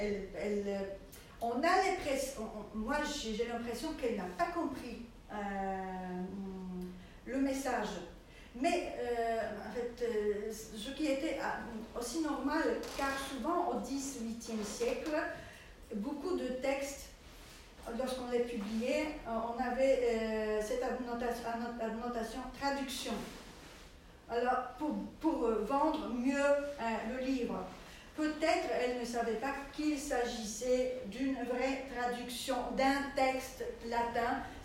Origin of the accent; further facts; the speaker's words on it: Poland; Comme je suis polonaise, donc je peux vous dire, hein, c'était un pays